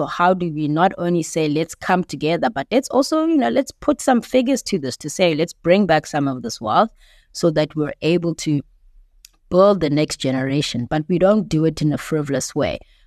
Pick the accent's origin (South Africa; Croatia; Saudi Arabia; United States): South Africa; Butterworth, Eastern Cape; I grew up in the Eastern Cape in South Africa, a small town called Butterworth.